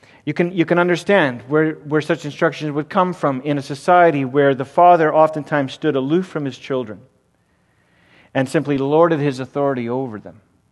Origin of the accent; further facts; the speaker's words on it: Canada; I was raised in Canada, remember